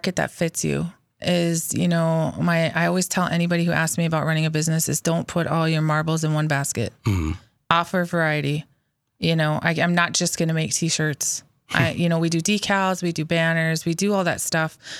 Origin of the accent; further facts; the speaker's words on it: Bismarck, North Dakota, United States; I grew up in Bismarck here.